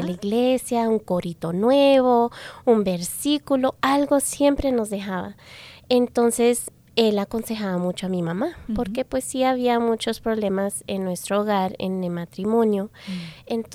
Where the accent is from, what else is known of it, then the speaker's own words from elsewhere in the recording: Denver, Colorado, United States; Yo soy nacida y criada aquí en Denver, Colorado.